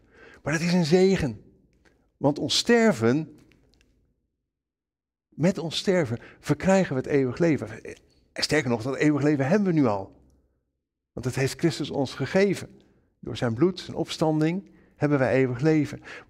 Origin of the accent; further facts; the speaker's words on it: Netherlands; Maar weet je, dan zijn wij als Nederlanders, zijn wij kampioen geworden.